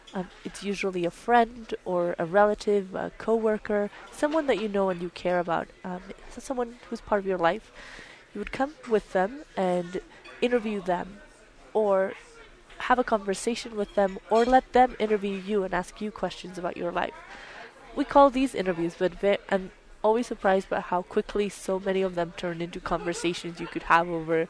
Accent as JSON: {"language": "English", "town": "Miami", "region": "Florida", "country": "United States", "tie": "born or raised there", "said": "was going to be my hometown of Miami."}